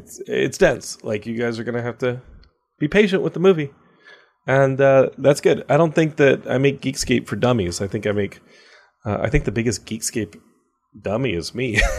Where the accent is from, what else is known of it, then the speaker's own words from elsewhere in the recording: Austin, Texas, United States; I grew up in Austin. And in 1990, I think I'm 11 years old.